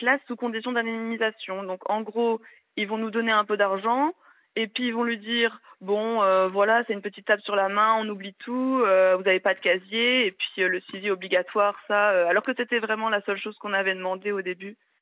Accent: Beaune, Bourgogne-Franche-Comté, France; now in Belgium; Moi je viens de Beaune, donc mon histoire ça s'est passé à Beaune, mais j'appelle depuis la Belgique et j'ai 21 ans.

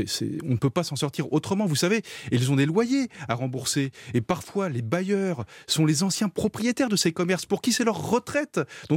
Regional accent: France

